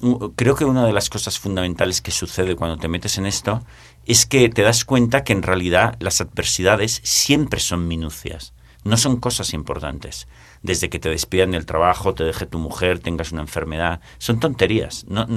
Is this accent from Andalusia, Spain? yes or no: no; Barcelona, Catalonia, Spain; soy español, de Barcelona, estudié en la Universidad de Barcelona.